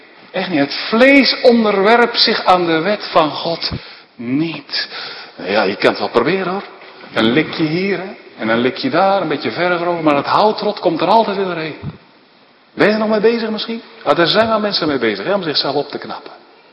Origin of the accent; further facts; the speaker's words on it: Werkendam, North Brabant, Netherlands; dan zag je wel eens in het dorp bij ons in Werkendam, waar ik opgroeide